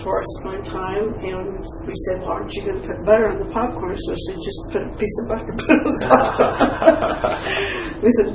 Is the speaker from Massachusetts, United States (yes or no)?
no; Detroit, Michigan, United States; born there; I was born in Detroit, Michigan, September 30th, 1948.